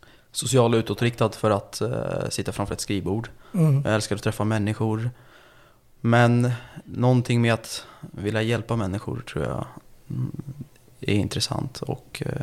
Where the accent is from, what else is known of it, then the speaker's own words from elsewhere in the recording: Stockholm, Stockholm County, Sweden; Jag är uppvuxen i en förort i södra Stockholm. Det är en utsatt förort kan jag säga rakt av.